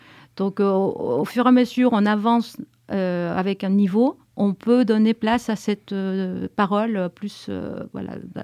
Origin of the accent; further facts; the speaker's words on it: Chile; first language Spanish; French is a second language; L'espagnol, pour moi, c'est ma langue maternelle.